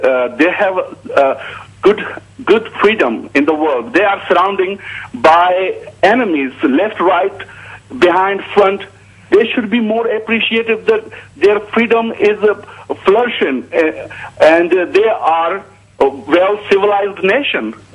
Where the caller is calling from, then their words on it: Houston, Texas, United States; I'm calling from Houston, Texas.